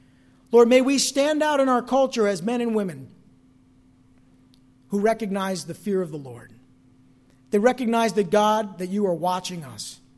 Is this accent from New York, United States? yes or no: no; New Jersey, United States; Maybe it's because I'm from New Jersey, Northern Jersey in particular.